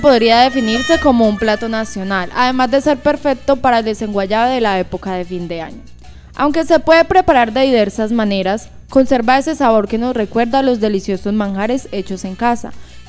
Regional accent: Colombia; La gastronomía típica es parte de nuestra identidad como colombianos.

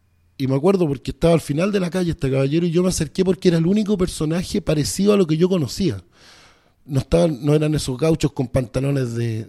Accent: Chile; voy caminando y me encuentro con un niño, y ese niño me dice, ¿y tú qué haces acá? Que sé, bueno, soy chileno, le dice, ya tenía 8 años, 7 años.

